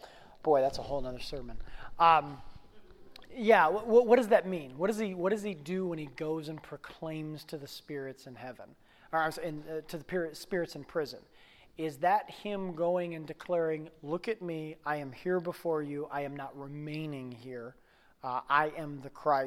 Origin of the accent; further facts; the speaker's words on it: United States; Because I'm an American, I want to say it's a sin of America.